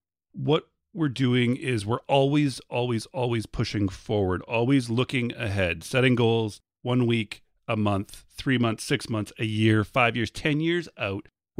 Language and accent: English; Canada; because I'm Canadian